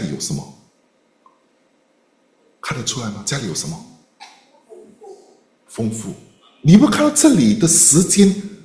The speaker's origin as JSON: {"language": "Chinese", "country": "Singapore", "said": "我们新加坡人不是饿死的，是胖死的"}